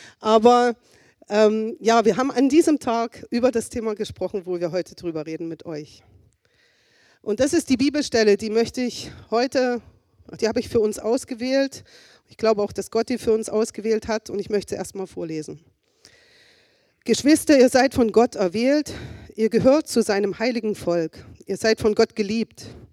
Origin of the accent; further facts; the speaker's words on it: East Germany, Germany; Also zum Beispiel bin ich ja in der DDR aufgewachsen. Ich habe schon gesagt, dass ich schon das ältere Semester bin. Und ich musste Russisch lernen in der Schule.